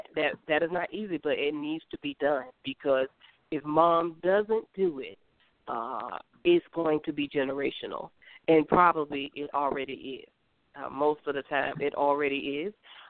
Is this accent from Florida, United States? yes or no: yes; Florida, United States; when I had a book signing in my hometown here in Florida